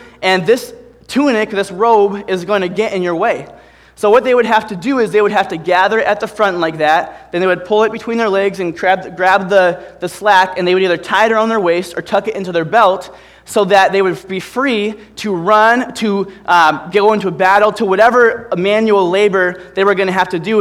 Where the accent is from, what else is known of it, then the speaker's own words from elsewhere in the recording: Minnesota, United States; And I'm not a little girl, but … I'm from Minnesota.